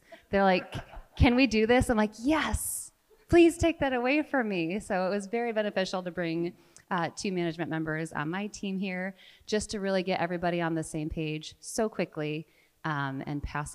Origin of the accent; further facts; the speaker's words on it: St. Louis, Missouri, United States; from St. Louis.